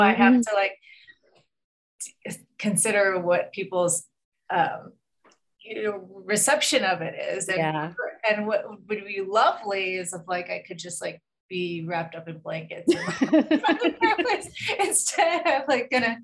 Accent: Los Angeles, California, United States; I grew up in Los Angeles around the same time Marina did.

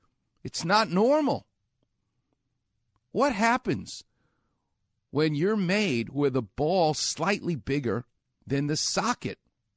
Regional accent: New York, United States; I don't know. I'm from New York. I don't know what they're talking about.

